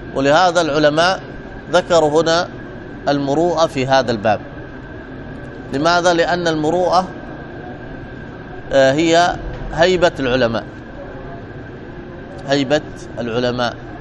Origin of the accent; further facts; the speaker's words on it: Hadramaut, Yemen; أنا في بعض المجتمعات كان عندنا في حضرموت الداخل، كان الناس هناك في تريم في سيون ما يأكلون خارج البيت